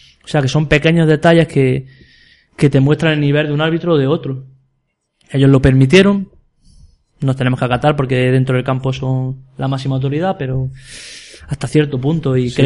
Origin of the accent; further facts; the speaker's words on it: Cazorla, Andalusia, Spain; Yo soy de Cazorla personalmente